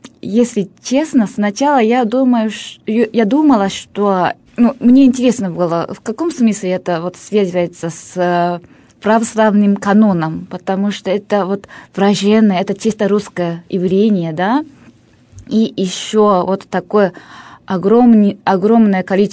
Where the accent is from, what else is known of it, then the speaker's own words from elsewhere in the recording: Japan; Russian is a second language; тогда я не сказала, что я из Японии, потому что если я говорю, я из Японии